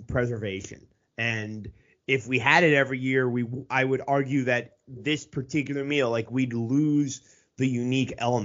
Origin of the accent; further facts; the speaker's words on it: Philadelphia, Pennsylvania, United States; I grew up in the Philly area, and so I've had my fair share of cheesesteaks